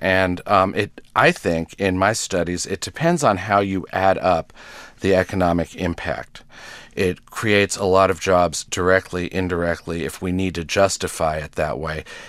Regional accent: Los Angeles, California, United States; I'm from Los Angeles, which was not a hotbed of culture in those days.

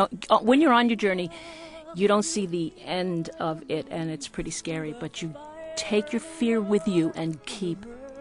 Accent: Brooklyn, New York, United States; We're both from Brooklyn, and I felt joy in my childhood that was so palpable I could have fainted from joy.

